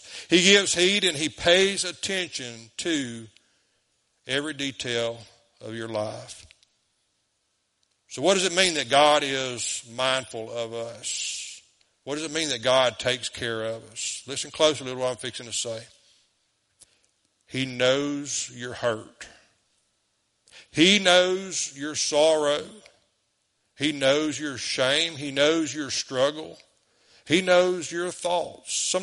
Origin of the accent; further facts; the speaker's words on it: DeQuincy, Louisiana, United States; in our little town of Morgan City, 10,695 people. Still about 7,000 more people than what lives in my hometown of De Quincey.